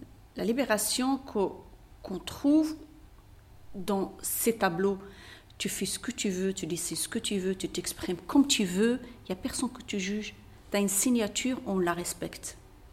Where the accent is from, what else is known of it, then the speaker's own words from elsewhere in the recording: Morocco; moved away; ce que je vois chez moi au Maroc, hein. Et quand je suis venue ici